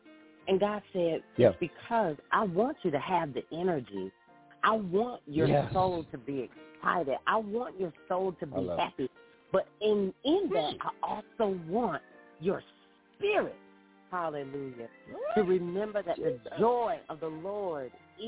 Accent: Augusta, Georgia, United States; I'm from Augusta, Georgia. That's my hometown. Born and raised, I went to church in Columbia County, which was probably about 15 minutes outside of Augusta.

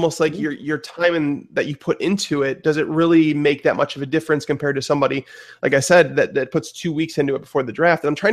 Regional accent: Chicago, Illinois, United States; you know, like where we're from Chicago.

